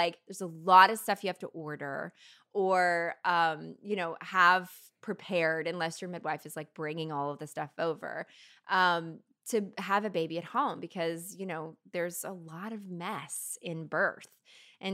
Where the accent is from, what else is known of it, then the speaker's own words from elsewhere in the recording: Kentucky, United States; yeah, I'm from Kentucky originally, and I don't have any friends who have given birth here